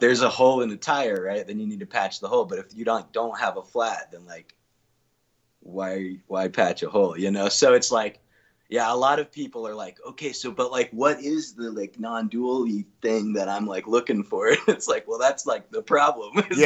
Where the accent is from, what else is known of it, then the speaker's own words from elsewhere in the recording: Heber, Utah, United States; now in Salt Lake City, United States; So yeah, I was born and raised in Heber. I grew up kind of was down here.